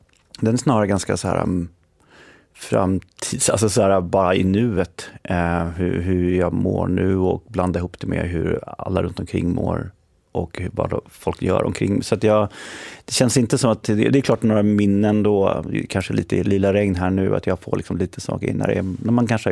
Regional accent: Stockholm, Stockholm County, Sweden; born there; Ja, men först är jag född här

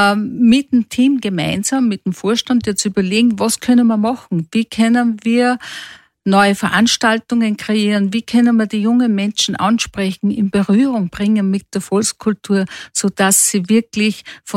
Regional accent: Weizenkirchen, Upper Austria, Austria; now in Dorfkirchen an der Bram, Austria; ich war auch im Kinselchor in Weizenkirchen, wo ich aufgewachsen bin, tätig, habe mitgesungen. Ja, und dann habe ich mir mein Goldhamm gestickt, 83, und dann bin ich ins Innviertel übersiedelt, nach Dorfkirchen an der Bram

